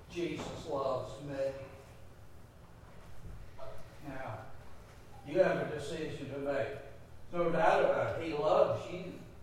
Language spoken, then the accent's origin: English; Detroit, Michigan, United States; I grew up in Detroit, Michigan. Canada was just across the river.